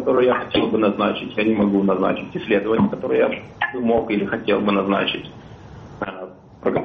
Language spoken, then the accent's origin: Russian; Cheboksary, Chuvashia, Russia; also born or lived in Saint Petersburg; я сам из провинции, я сам из Чебоксар